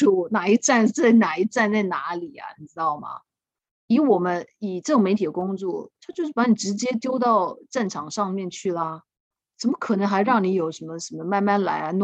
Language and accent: Chinese; Penghu County, Taiwan; also born or lived in Kaohsiung; 因为我其实是在澎湖出生的